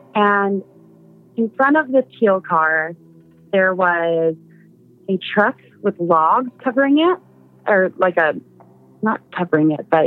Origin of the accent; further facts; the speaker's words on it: Seattle, Washington, United States; I'm from Seattle.